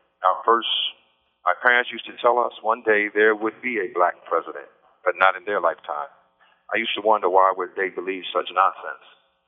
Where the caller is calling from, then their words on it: Pennsylvania, United States; I'm calling from Pennsylvania, State Prison, SCI, Phoenix.